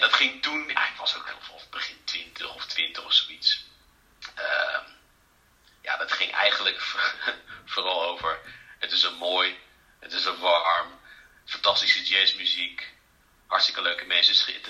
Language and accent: Dutch; Leidschendam, South Holland, Netherlands; now in South Africa; Ik ben in Leidschendam opgegroeid, maar was ook wel vaak in mijn jeugd op de Antillen, de Nederlandse Antillen, Aruba, maar vooral Sint Maarten